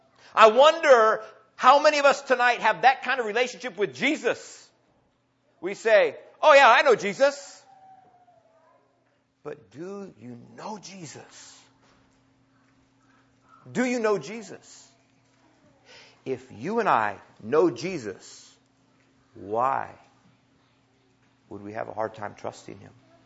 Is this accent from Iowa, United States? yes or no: yes; Iowa, United States; And I grew up in Iowa, and in Iowa, everybody likes the Hawkeyes because there's no professional sports there